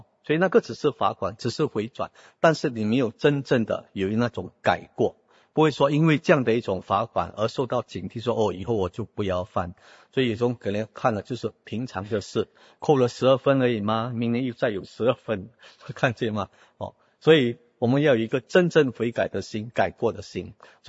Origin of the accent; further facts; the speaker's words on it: Singapore; 我们都是新加坡的国民，我们有新加坡的政府